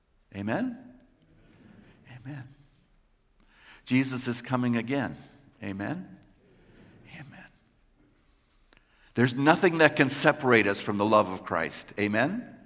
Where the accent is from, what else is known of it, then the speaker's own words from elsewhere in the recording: East Coast, United States; I grew up on the East Coast in a pocket of German immigrants, not dissimilar to this community, actually.